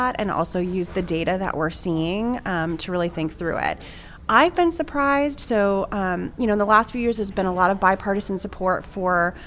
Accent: New England, United States; I grew up in New England and, you know, very small town.

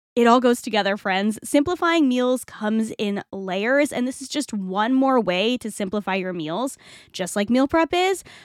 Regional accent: Rhode Island, United States; I love the concept of anchors, not just because I'm from Rhode Island or because we're a sailing family

